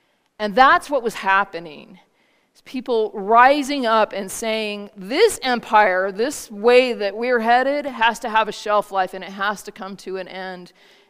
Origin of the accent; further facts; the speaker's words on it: United States; For those of you who don't know, I'm an American citizen, which is why I don't think it's very funny.